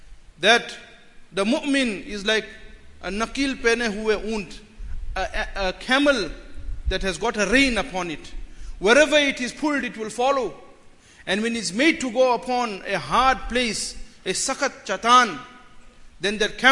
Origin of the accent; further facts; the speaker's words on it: South Africa; we live in a time when we cannot take hardship, and moreover, we are South African Muslims.